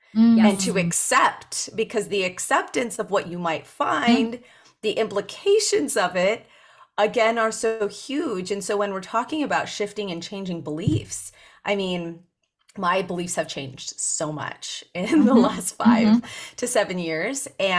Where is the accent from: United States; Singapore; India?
India; I say that being Indian, coming from an Eastern background, it's new to us in the Western world as far as what's accepted.